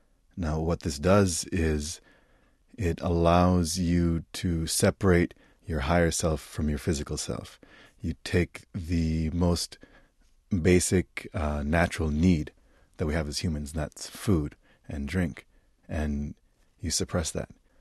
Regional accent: Detroit, Michigan, United States; also born or lived in Middle East / North Africa; I was born in the United States as a Muslim, raised in the Middle East, North Africa, as well as Detroit.

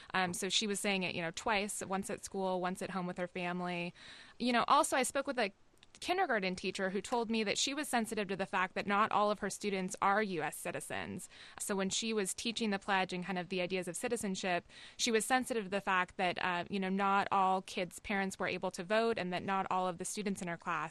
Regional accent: Anchorage, Alaska, United States; I grew up in Anchorage, Alaska, and at my elementary school, there were two students who were selected

